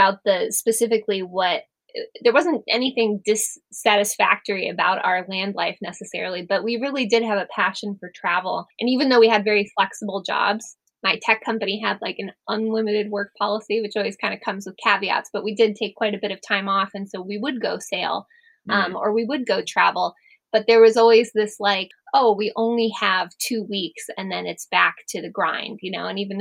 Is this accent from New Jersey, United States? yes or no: no; Boulder, Colorado, United States; And we're from Boulder, Colorado, or I am originally.